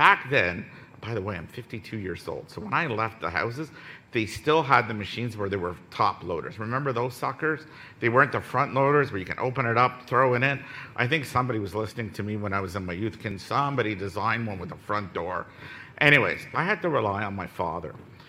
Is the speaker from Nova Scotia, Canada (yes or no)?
no; Ottawa, Ontario, Canada; I come from Ottawa, folks, okay? There's a lot of snow there.